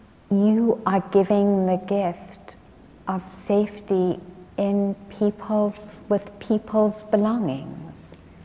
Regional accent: England, United Kingdom; now in United States; I grew up in England, and it was super not okay to brag.

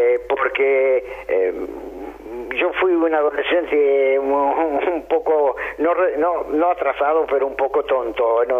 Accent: Buenos Aires, Argentina; born there; Yo nací en Buenos Aires y no te daré fechas, pero solo te puedo decir que hace mucho tiempo.

